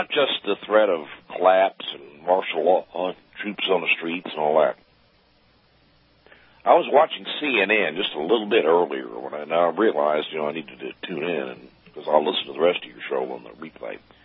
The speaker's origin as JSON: {"language": "English", "region": "Oklahoma", "country": "United States", "tie": "born or raised there", "said": "And now, where I am in Oklahoma, although I disagree with the overall politics in my home state that I, you know, was I'm a natural born citizen"}